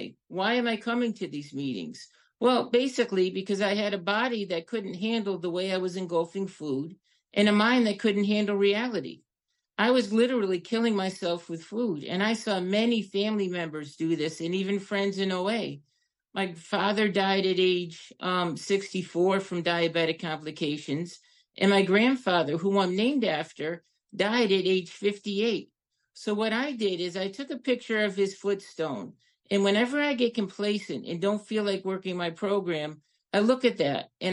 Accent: Connecticut, United States; a compulsive overeater from the other side of the country. I'm from Connecticut.

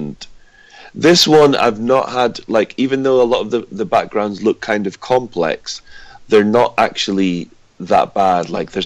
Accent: Aberdeen, Scotland, United Kingdom; It's just something that I grew up with. I'm from Aberdeen, you know.

